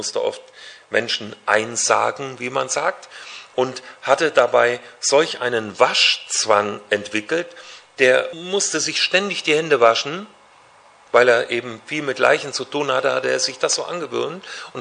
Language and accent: German; Hesse, Germany; Ich komme aus Nordhessen, aus der Nähe von Kassel. Meine Eltern waren ganz einfache, schlichte Handwerker und Nebenerwerbslandwirte.